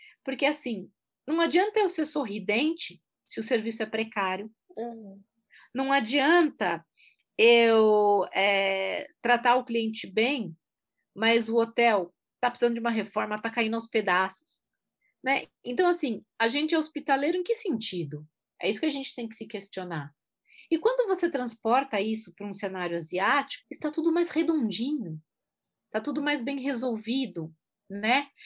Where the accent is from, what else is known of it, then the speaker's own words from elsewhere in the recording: Brazil; Aliás, eu também sou brasileira.